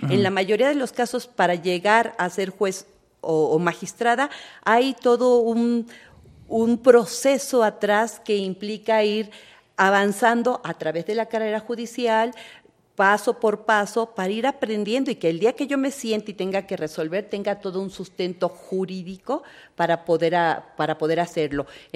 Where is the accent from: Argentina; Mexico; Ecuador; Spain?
Mexico; El Estado finalmente todas las y los mexicanos somos parte del Estado